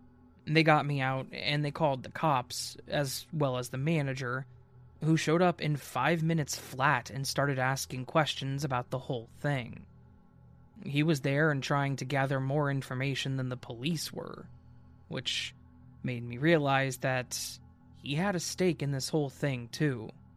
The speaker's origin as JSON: {"language": "English", "region": "Minnesota", "country": "United States", "moved": "yes", "lives_now": "Texas, United States", "said": "I'm from Minnesota, but I moved to Texas for school and was planning to move back once I graduated."}